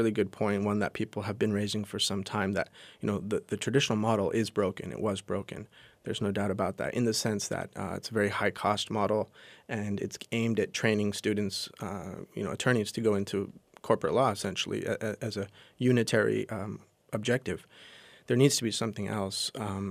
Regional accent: Los Angeles, California, United States; I come from Los Angeles, so freeways, on-ramp coming out of an underprivileged neighborhood onto the freeway.

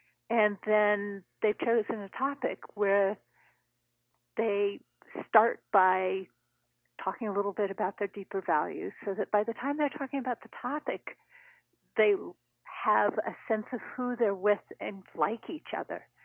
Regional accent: Berkeley, California, United States; born there; And I was born in Berkeley, California.

